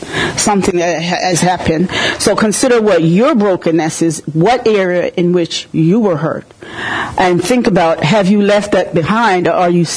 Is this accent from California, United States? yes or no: no; Philadelphia, Pennsylvania, United States; Because I'm from Philadelphia. I lived in Philadelphia 30, 40 something years.